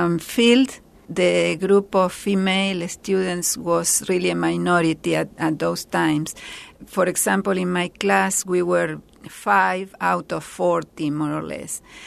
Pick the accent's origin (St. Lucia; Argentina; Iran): Argentina; I grew up in Argentina